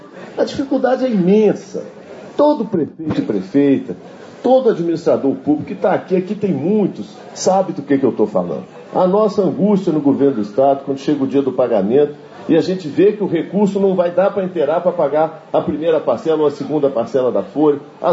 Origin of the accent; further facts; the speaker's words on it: Minas Gerais, Brazil; não como governador, mas como mineiro, como filho de Minas Gerais.